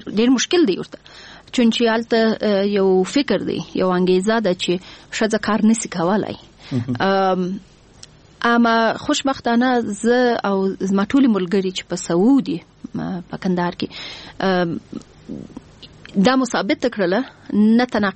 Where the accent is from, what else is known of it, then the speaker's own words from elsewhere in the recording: Afghanistan; also born or lived in Pakistan / United States; او دا وایم چې په امریکا کې ومه ګرد عمر به ما دا فکر کوي چې زه افغان یم.